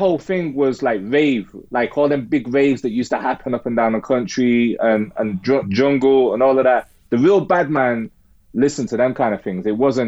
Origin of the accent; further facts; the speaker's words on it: Manchester, North West England, United Kingdom; now in London, United Kingdom; And, you know, I moved to London in it was 97. And growing up in Manchester, the gang shit was a way of life.